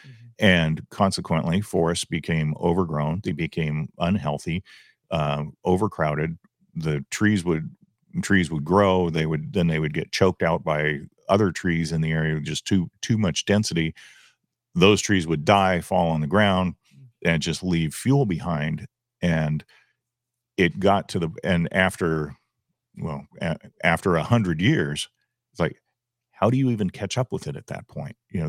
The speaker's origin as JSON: {"language": "English", "town": "Bay Park", "region": "California", "country": "United States", "tie": "born or raised there", "said": "Yeah, and I remember growing up in Bay Park."}